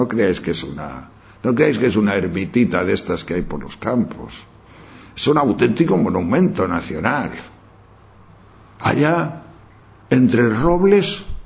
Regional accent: Tejerina, Castile and León, Spain; En mi pueblo, en Tejerina, que nieva metros, allí nadie pasa frío.

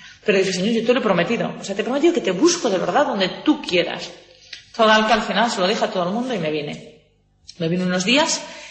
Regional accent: Dominican Republic; Soy dominicano, que va.

